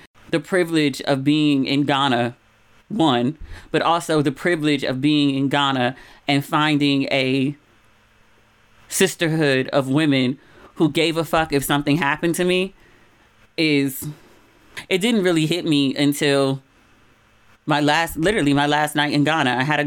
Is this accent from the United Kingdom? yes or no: no; Maryland, United States; accent: Maryland; I can hear my Maryland accent again.